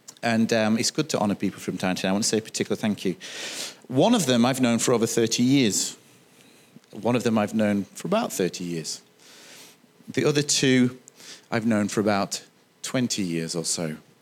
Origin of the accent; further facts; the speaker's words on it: United Kingdom; because we're British, and we tend to do this